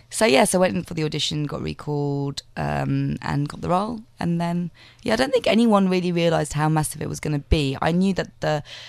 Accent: Bagmati, Nepal; But yeah, I was brought up in Kathmandu Valley

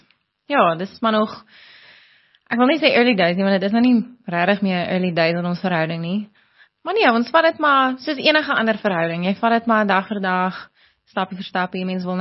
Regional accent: Free State, South Africa

